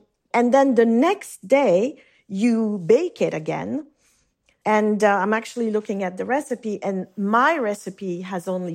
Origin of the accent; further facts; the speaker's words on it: Geneva, Switzerland; moved away; the name of the house I grew up in on Lake Geneva.